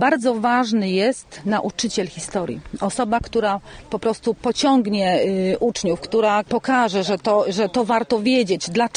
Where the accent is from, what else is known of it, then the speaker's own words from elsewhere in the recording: Kępno, Greater Poland Voivodeship, Poland; No więc nie tylko ja jestem z Kępna